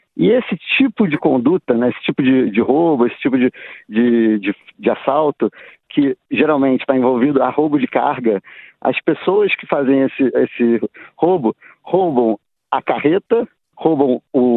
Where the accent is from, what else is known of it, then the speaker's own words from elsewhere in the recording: Rio de Janeiro, Brazil; Eu que venho do Rio de Janeiro, que tem uma frequência muito grande de roubo de carga